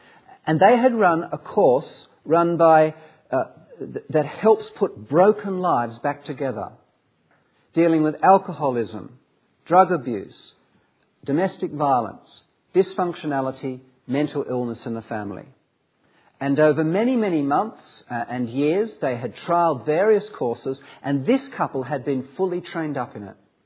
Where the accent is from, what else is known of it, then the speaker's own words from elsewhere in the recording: Sydney, New South Wales, Australia; accent: Australian; moved away; I'm from Sydney, by the way. Those of you who are trying to work out my accent, Sydney, been here 11 years, so it's sort of softened, okay? But I can sound really Aussie if I'm with the right crowd